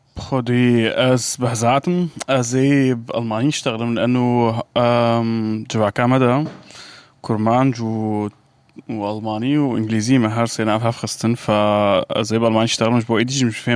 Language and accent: German; Rumelan, Al-Hasakah Governorate, Syria; German is a second language; moved away as an adult; also born or lived in Damascus; now in Germany; ich komme aus Rojava, Rumelan, bin da geboren, aufgewachsen und dann nach Damaskus gegangen, habe da Kunst studiert, Theaterstudie und Tanz und dann rüber nach Deutschland